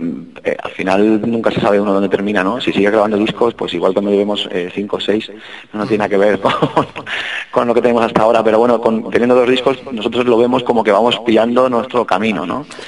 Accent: Madrid, Community of Madrid, Spain; En este caso, a nosotros que somos de Carabanchel

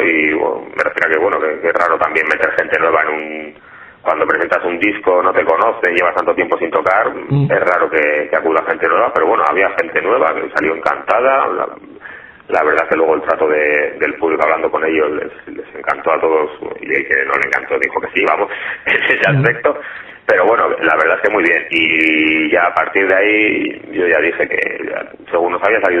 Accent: Bilbao, Basque Country, Spain; O como somos de Bilbao, nos hemos permitido también el lujo de correr con los gastos de envío

